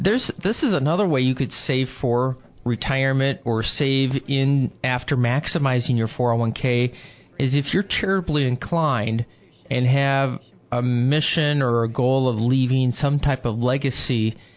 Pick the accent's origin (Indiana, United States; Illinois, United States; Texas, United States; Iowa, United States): Iowa, United States; like where I grew up in Iowa, people would have farmland.